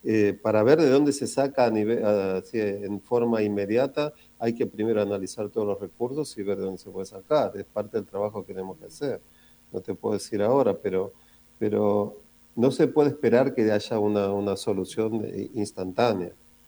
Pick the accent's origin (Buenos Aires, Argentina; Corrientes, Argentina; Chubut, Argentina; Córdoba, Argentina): Buenos Aires, Argentina; accent: porteño; moved away as an adult; also born or lived in Israel; Porteño, sí. No, yo soy argentino, pero yo me fui hace 33 años de Argentina, me fui a hacer una maestría en Israel